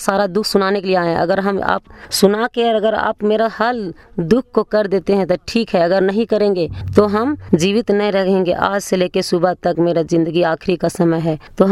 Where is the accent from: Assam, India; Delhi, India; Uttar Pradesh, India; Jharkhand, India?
Jharkhand, India; Ichak; मैं सिलाईचक पंचायत से हूँ और मेरा इचाक पंचायत का हूँ और मेरा गांव इचाके है और चतरा थाना सिमरिया है, जिला चतरा है और मैं वार्ड नंबर 4 हूँ।